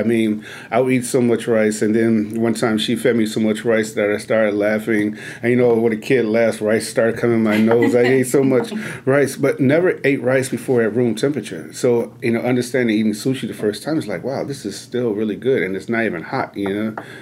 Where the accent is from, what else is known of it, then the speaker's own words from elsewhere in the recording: Chicago, Illinois, United States; growing up in Chicago where sugar and cornbread is a religion, and taking that to the South and watch people get mad because there's sugar and cornbread.